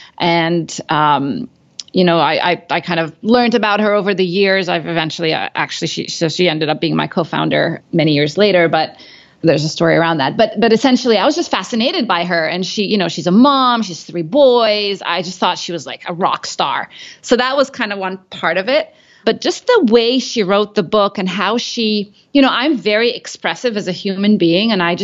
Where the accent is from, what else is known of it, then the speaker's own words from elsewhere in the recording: Cairo, Cairo Governorate, Egypt; also born or lived in Middle East; So I am Egyptian. So I grew up in Cairo and around the Middle East.